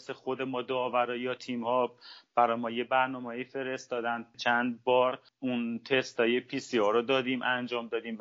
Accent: Iran; moved away as an adult; now in United States; خوشحالم به عنوان یه ایرانی به عنوان یه نخبه ورزشی تونستم اقامت کشوری ایالات متحده بگیرم

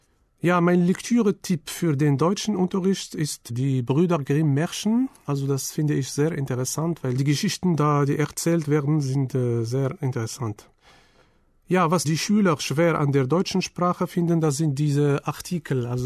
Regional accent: Agadir, Souss-Massa, Morocco; German is a second language; Ich komme aus Marokko. Ich komme aus der Stadt Agadir. Das ist eine Stadt in Südmarokko. Sie liegt direkt am Meer. Ich bin geboren im Jahr 1968.

